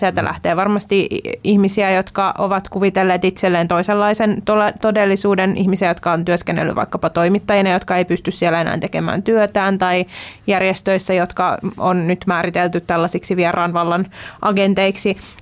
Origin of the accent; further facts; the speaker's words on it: Espoo, Uusimaa, Finland; oma kotikaupunkini Espoo on myös lopettanut tai päättänyt katkaista ystävyyskuntatoiminnan